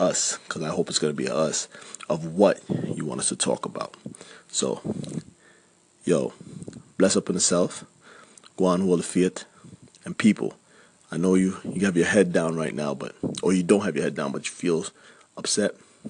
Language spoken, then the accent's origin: English; Jamaica; I'm from Jamaica, you know what I'm saying? If you can't figure it out already, bad man from Jamaica, boss man.